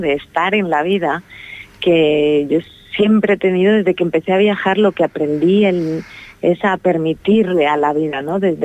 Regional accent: Madrid, Community of Madrid, Spain; moved away; also born or lived in Canary Islands; Me fui realmente de Madrid en el 2000, soy de Madrid, de cerquita de Madrid, y ahí vivía en sitios, iba como cambiando sitios, viví bastante en Canarias.

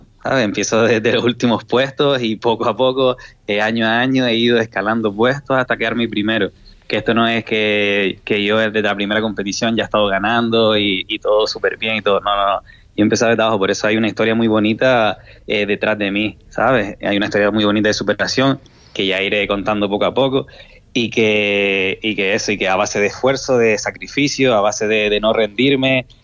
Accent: Canary Islands, Spain; born there; also born or lived in Fuerteventura; yo nací en Gran Canaria, pero también estuve muchísimos años viviendo en Fuerteventura

